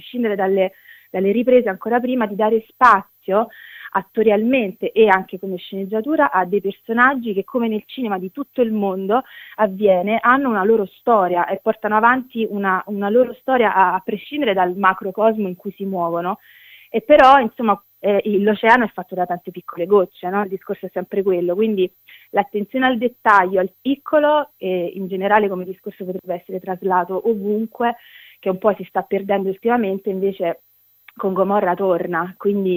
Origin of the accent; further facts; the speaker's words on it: Naples, Campania, Italy; da buona napoletana faccio le corna.